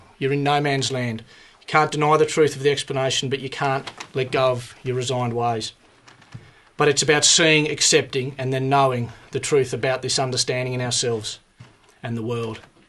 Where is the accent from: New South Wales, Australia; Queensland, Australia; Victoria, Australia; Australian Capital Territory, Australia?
New South Wales, Australia; Sydney; I grew up in Sydney, had a pretty typical Australian upbringing